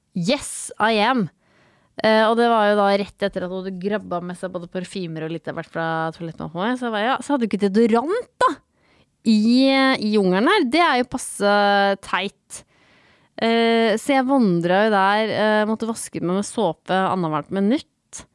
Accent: Vestfold, Norway; Så da bestemte vi oss for å ta en natt hjemme I Vestfold.

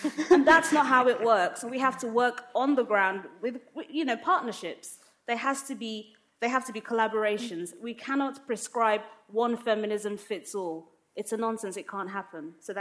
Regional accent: Nigeria; I'm Nigerian. I got my passport a few years ago, so it's official.

